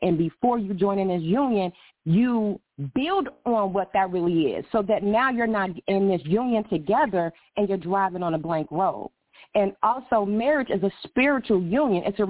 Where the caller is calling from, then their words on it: Atlanta, Georgia, United States; I am calling from Atlanta, Georgia.